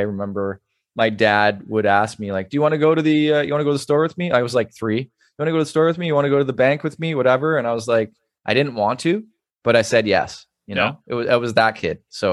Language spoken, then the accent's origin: English; Sudbury, Ontario, Canada; So I grew up in Sudbury, which is about 4 hours north of Toronto.